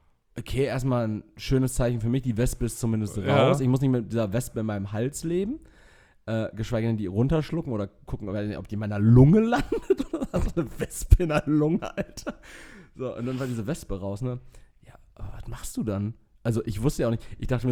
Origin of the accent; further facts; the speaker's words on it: Castrop-Rauxel, North Rhine-Westphalia, Germany; kommt auch aus Castrop-Rauxel, aus meiner Heimatstadt.